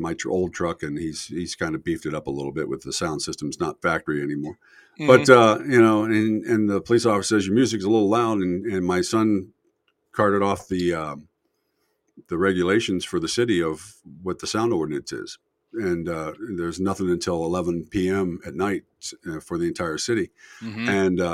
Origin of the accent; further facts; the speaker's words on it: Cincinnati, Ohio, United States; I mean, I grew up in Cincinnati area and been in a lot of inner city stuff.